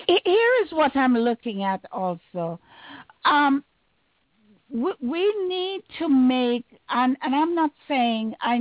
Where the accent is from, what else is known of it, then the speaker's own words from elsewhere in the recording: Trenchtown, Kingston, Jamaica; I'm from Trenchtown